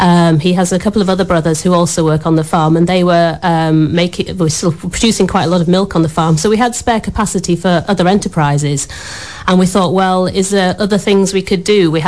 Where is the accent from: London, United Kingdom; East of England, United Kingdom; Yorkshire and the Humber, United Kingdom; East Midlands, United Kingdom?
Yorkshire and the Humber, United Kingdom; I was born and bred in Yorkshire.